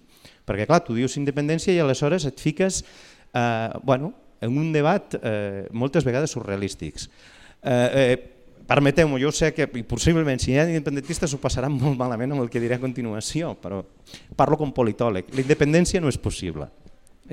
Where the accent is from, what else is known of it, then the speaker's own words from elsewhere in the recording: Galicia, Spain; now in Barcelona, Spain; tinc una identitat nacional molt, molt fotuda, perquè sóc gallec, i a sobre migrant, no?